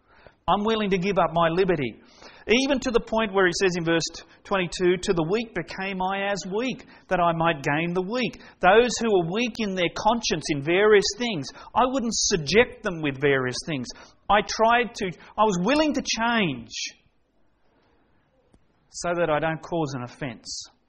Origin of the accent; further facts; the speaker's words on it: Australia; All right, I'm an Aussie. I'm allowed to live like an Aussie.